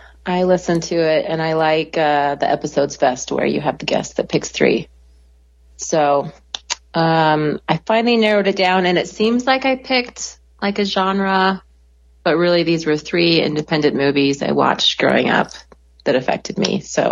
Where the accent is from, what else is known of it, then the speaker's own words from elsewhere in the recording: California, United States; I grew up in the Bay Area.